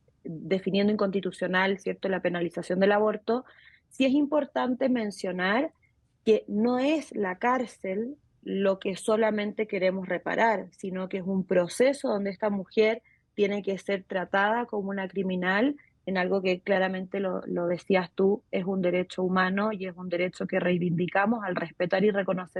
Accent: Chile; moved away as an adult; now in Mexico; Soy chilena y hace 9 años resido en México

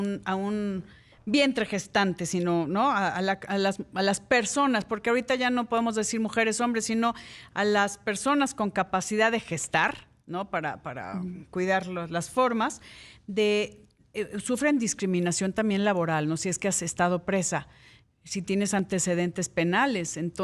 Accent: Mexico; born there; los que hemos nacido aquí en México

